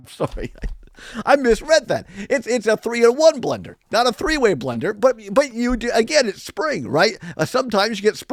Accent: Richland Center, Wisconsin, United States; I prefer WRCE in Richland Center, my hometown.

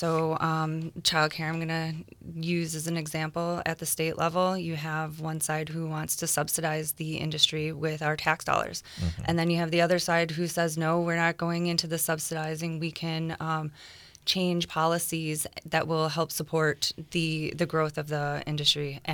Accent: Merrill, Wisconsin, United States; So I was born and raised in Merrill, Wisconsin. I'm a graduate from the year 2000 there, and then I went on to join the Air Force.

